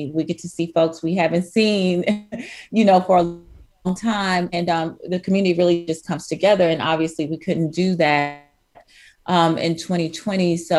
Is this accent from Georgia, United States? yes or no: no; Fort Worth, Texas, United States; You know, I'm from Fort Worth. I grew up commemorating Juneteenth as a child.